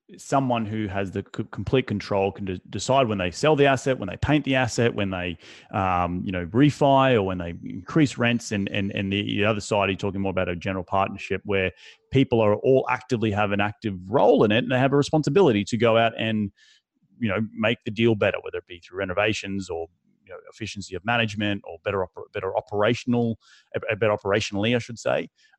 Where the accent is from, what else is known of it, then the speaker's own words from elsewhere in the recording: Australia; now in United States; compared to, you know, my home country of Australia.